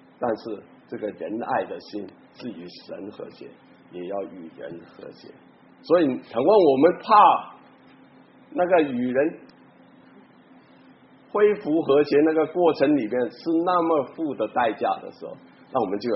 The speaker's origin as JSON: {"language": "Chinese", "country": "China", "said": "我们中国人教从小就教小孩子要背很多那个小孩子的那个诗，"}